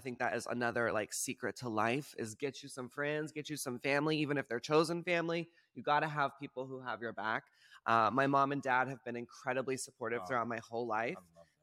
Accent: Texas, United States; Very liberal, you know, growing up in Texas, only surrounded themselves with pretty much liberal people.

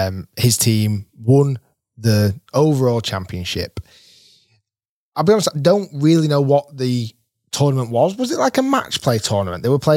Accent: Manchester, North West England, United Kingdom; I'm English. I'm supporting England. Again, Manchester United. I was born in Manchester.

